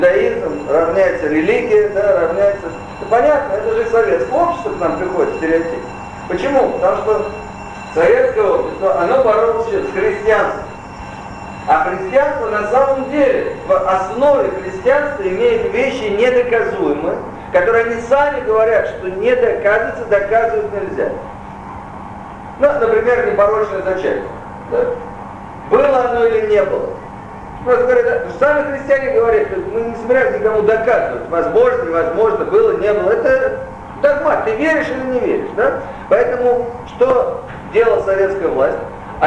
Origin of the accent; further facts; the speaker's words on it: Moscow, Russia; born there; moved away; also born or lived in Canada; я родился в Москве, уехал 26 лет назад из Москвы, 17 лет я жил в Канаде